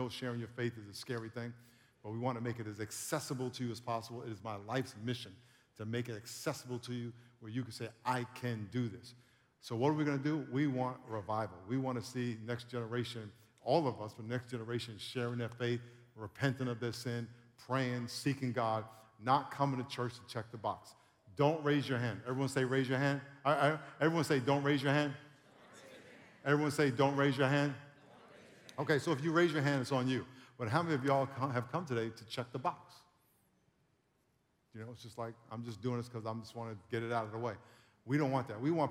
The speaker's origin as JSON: {"language": "English", "town": "Long Island", "region": "New York", "country": "United States", "tie": "born or raised there", "said": "When I was growing up, I grew up in Long Island, New York, and my family used to go upstate."}